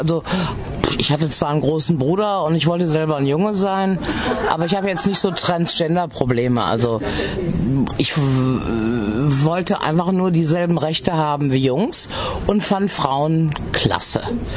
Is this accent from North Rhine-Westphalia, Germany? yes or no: yes; Gummersbach, North Rhine-Westphalia, Germany; born there; ich komme ja gebürtig aus Gummersbach